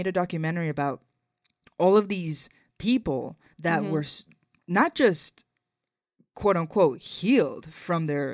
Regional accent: Colombia; We're both … We're both from Columbia.

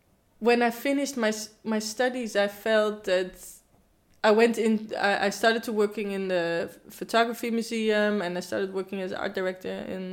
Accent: Zutphen, Gelderland, Netherlands; also born or lived in Amersfoort; now in Amsterdam, Netherlands; Well, I was born in Amersfoort in the middle of the Netherlands, but moved to Zutphen when I was a couple of months. So I was raised in Zutphen, and then but I've been living in Amsterdam now for almost 12 years.

